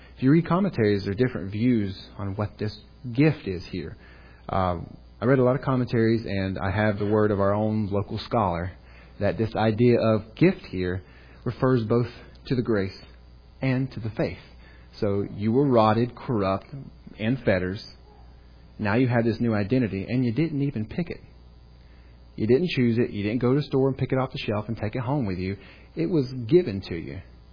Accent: North Carolina, United States; accent: North Carolina; I'm from North Carolina. I still have some accent, but thankfully the Navy's kind of watered it down.

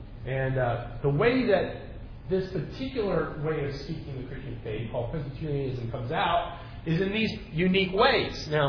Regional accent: Philadelphia, Pennsylvania, United States; up back home where I was born, and I can say up back home in a lot of places, up back home where I was born in Philadelphia

